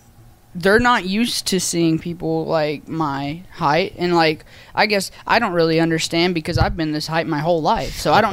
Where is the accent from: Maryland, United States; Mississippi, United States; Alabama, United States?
Mississippi, United States; Like when I growing up in Mississippi, I was of course I loved wrestling